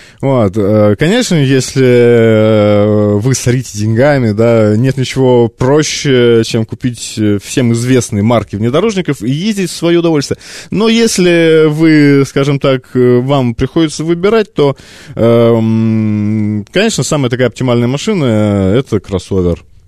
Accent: Moscow, Russia; я там из Москвы или у меня московские номера.

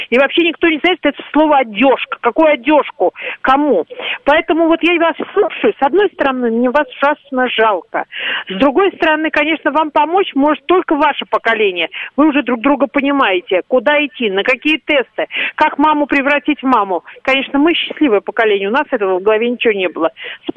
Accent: Moscow, Russia; я родилась в Москве

